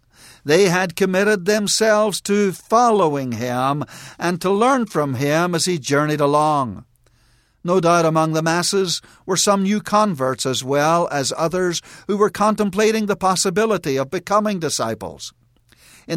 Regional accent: Ireland; I recall as a youngster growing up in Ireland

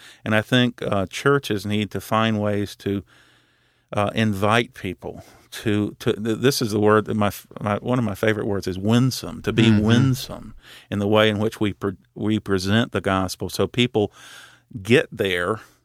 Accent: the South, United States; It comes for me naturally, being a Southerner.

